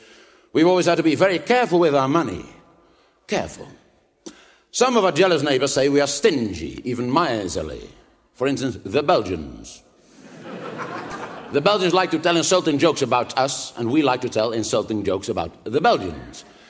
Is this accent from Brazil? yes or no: no; The Hague, South Holland, Netherlands; English is a second language; I was born and bred in The Hague, the seat of the government.